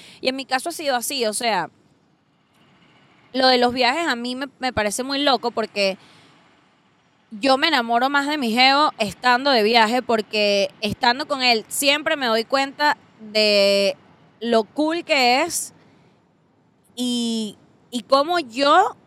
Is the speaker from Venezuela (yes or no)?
yes; Venezuela; Marico, mi novio y yo somos venezolanos, ¿no?